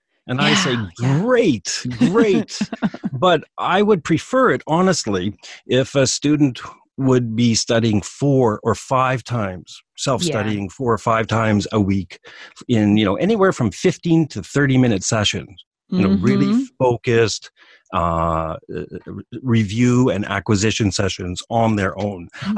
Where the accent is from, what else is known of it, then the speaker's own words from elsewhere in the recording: Western Canada, Canada; now in Japan; I'm from Canada. I'm from the western part of Canada.